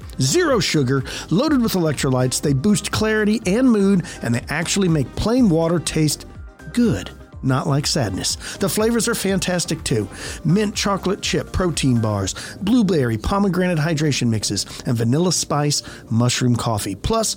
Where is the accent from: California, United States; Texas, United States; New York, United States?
New York, United States; I grew up in Western New York near Rochester.